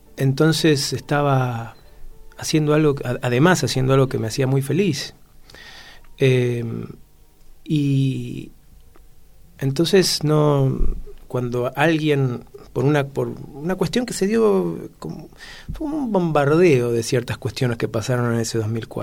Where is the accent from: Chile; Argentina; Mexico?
Argentina; Buenos Aires; de dónde vengo, sí, si vamos a ese origen, digamos, de barrio, sí, nací en Matadero.